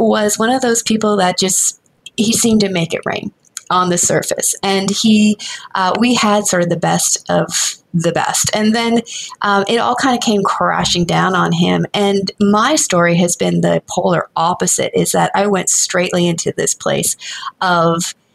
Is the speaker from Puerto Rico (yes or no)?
no; Nova Scotia, Canada; I grew up in Nova Scotia